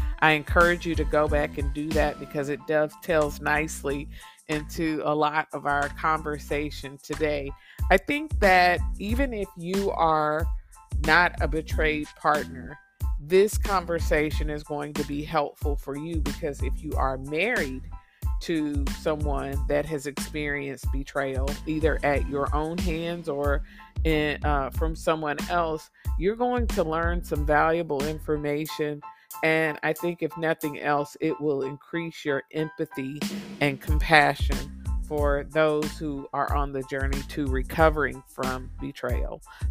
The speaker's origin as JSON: {"language": "English", "region": "Texas", "country": "United States", "said": "It all sounds Canadian to me as a Texan, right?"}